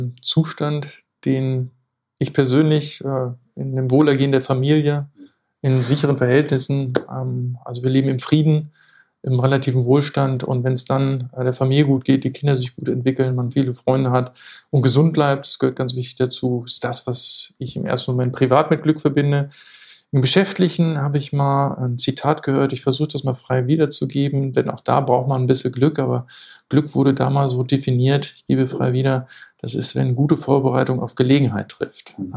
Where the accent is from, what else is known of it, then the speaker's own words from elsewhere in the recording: Lower Saxony, Germany; born there; now in Hamburg, Germany; Ich bin gebürtiger Niedersachse, aber bin jetzt schon zusammengerechnet fast 15 Jahre hier.